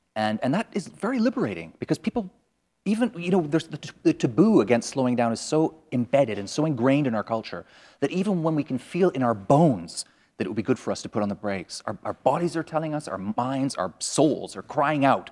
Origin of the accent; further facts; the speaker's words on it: Canada; Well, I grew up in Canada, and my childhood was kind of the 70s and the 80s.